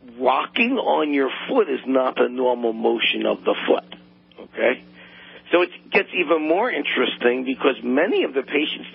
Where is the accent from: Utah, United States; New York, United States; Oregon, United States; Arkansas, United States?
New York, United States; Queens; I was born and raised in Flushing, Queens.